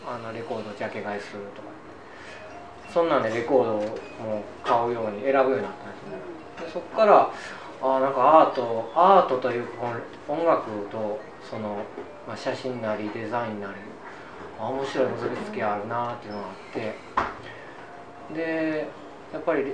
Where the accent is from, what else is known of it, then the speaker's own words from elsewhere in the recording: Osaka, Japan; 僕大阪なんですけど、